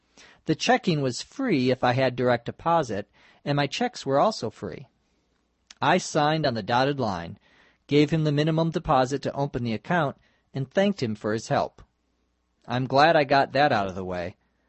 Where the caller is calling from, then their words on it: Los Angeles, California, United States; from Los Angeles.